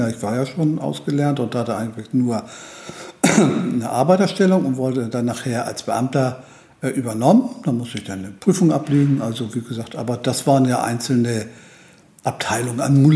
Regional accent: Hamburg, Germany; bin Hamburger Jung, bin hier geboren, meine Eltern auch, wie gesagt, und aufgewachsen auch in Hamburg und eigentlich nie Hamburg verlassen.

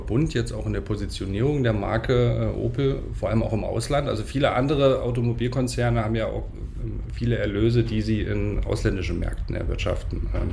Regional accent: Thuringia, Germany; Also als Thüringer frage ich natürlich immer nach diesem Standort

